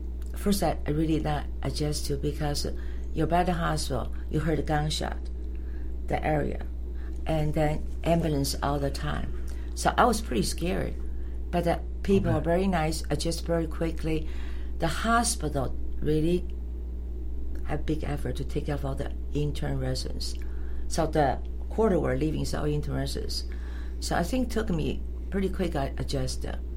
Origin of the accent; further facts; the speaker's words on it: Taiwan; also born or lived in China; I was born in China. Okay. And during the war with the party over change, my grandparents brought us to Taiwan. So I grew up in Taiwan. And then we came to Youngstown.